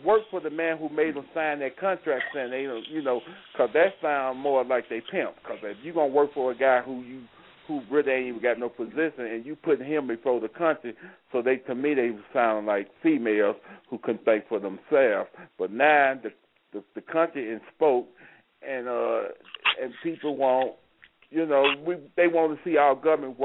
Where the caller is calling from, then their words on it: Colorado, United States; I'm calling from Colorado.